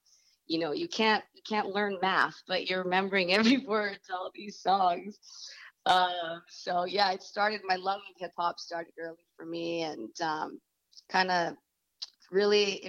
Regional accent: Vancouver, British Columbia, Canada; I am an artist from Van City.

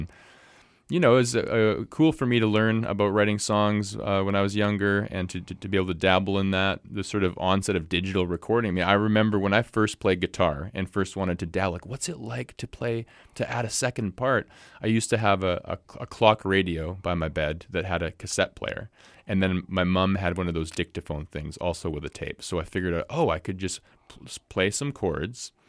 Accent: Canada; it was cool to have done that because we're Canadian.

